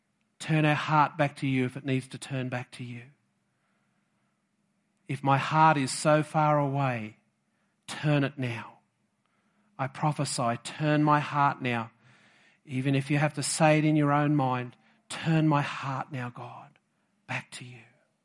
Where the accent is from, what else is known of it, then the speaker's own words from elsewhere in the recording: Australia; But I understand Aussie because I'm an Aussie.